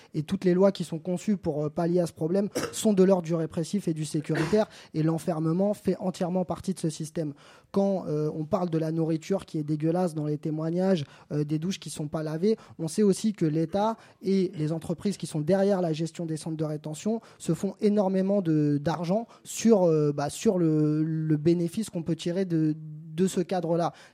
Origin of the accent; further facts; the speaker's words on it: Tunisia; comme je suis tunisien, vous restez chez moi